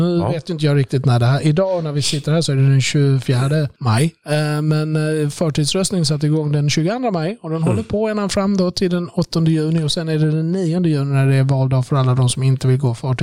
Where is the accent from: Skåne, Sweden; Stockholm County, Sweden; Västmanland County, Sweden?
Stockholm County, Sweden; Stockholm; jag är från Stockholms stad.